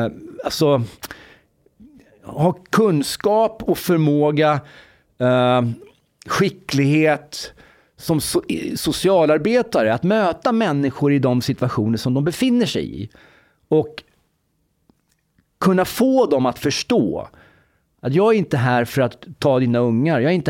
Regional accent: Sätra, Stockholm County, Sweden; born or raised there

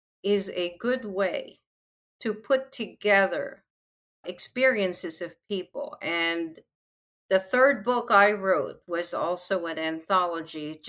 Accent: Philippines; since I'm from the Philippines where this all started

